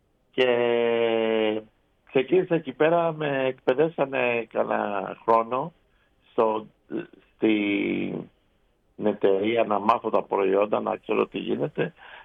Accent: Piraeus, Attica, Greece; καταρχήν είμαι καταγωγή από τον Πειραιά και Γαλλιώτης. Ο πατέρας μου και η μητέρα μου ήταν από τον Πειραιά, από τα Καμίνια.

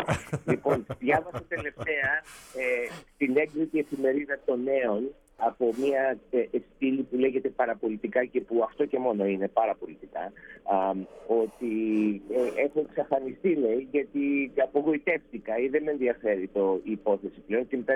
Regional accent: Greece; ορθόδοξος, εγώ λέω είμαι Έλληνας. Παρόλο που έχω και το αμερικανικό διαβατήριο και είμαι αμερικανός πολίτης. Λέω λοιπόν εγώ είμαι Έλληνας.

